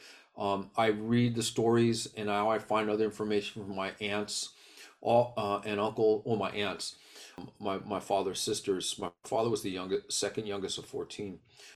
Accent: United States; born there; As an American, a U.S. born American of Filipino mixed race ancestry, I'm very proud of the stories that I'm able to carry with me for the rest of my life.

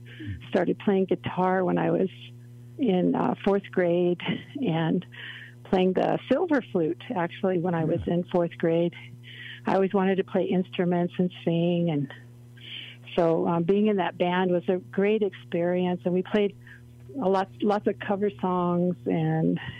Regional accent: Los Angeles, California, United States; Well, I'm part Northern Cheyenne, and I grew up in Los Angeles with my mother. My mother and my grandmother raised me, and my father's from Lame Deer, Montana, Northern Cheyenne, and I grew up in the heart of Los Angeles

